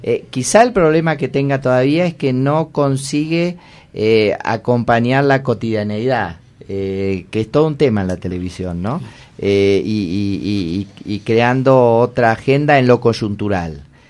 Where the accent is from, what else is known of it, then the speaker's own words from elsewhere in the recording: Argentina; Y también quería decir que en mi país, en Argentina, hay algunos intentos interesantes.